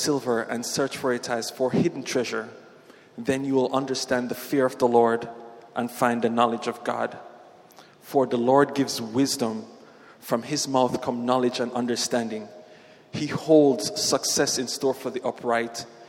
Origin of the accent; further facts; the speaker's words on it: Jamaica; also born or lived in Guyana; I was born in Guyana, which is in South America, for those of you who don't know. It's the only English-speaking country in South America, so that's cool. But I grew up in Jamaica.